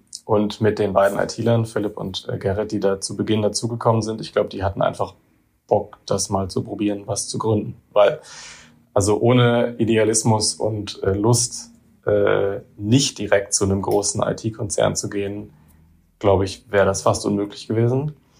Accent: Baden-Württemberg, Germany

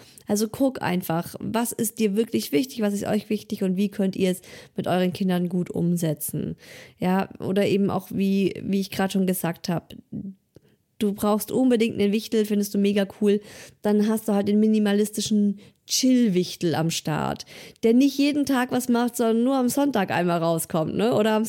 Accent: Baden-Württemberg, Germany; ich bin bei Ulm groß geworden

